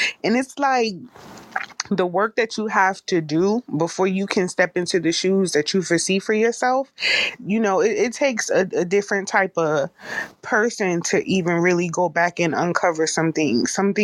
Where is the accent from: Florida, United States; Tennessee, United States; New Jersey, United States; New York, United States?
New Jersey, United States; Newark; y'all. I am from Jersey, from Newark, New Jersey, to be exact.